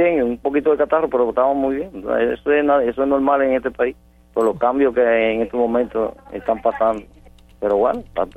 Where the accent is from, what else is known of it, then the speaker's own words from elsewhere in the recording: Cuba; como cubanos que somos.